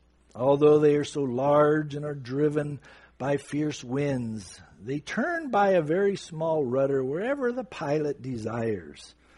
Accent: San Diego, California, United States; growing up in San Diego, I wasn't around horses.

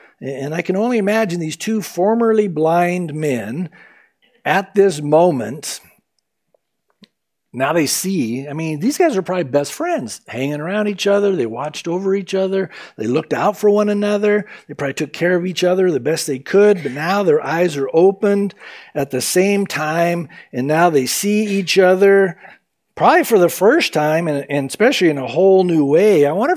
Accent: San Diego, California, United States; I can certainly relate to this story in some ways because growing up in San Diego, I was as spiritually blind as you could be.

